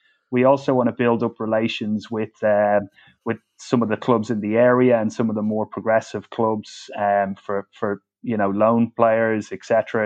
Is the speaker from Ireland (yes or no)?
yes; Dublin, Leinster, Ireland; accent: Dublin; Yeah, I grew up in Dublin, Kevin, yeah.